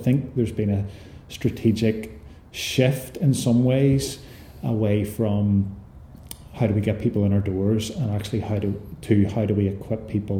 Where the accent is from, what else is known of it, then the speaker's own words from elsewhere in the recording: Templepatrick, Northern Ireland, United Kingdom; I have an older sister as well, and we grew up in Templepatrick and attended a local church, Mucklemore Presbyterian Church.